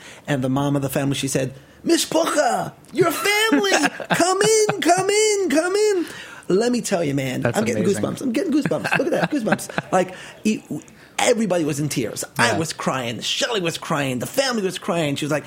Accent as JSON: {"language": "English", "town": "Brooklyn", "region": "New York", "country": "United States", "tie": "born or raised there", "said": "I'm a hipster from Ditmas Park in Flatbush. I'm very proud of it because I own it."}